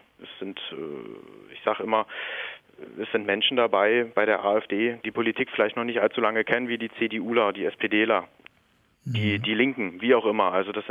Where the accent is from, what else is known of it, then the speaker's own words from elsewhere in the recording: Brandenburg, Germany; Das sind besondere Feste, besondere Traditionen in meinem Dorf. Ich komme aus Südbrandenburg und da ist das eigentlich relativ normal.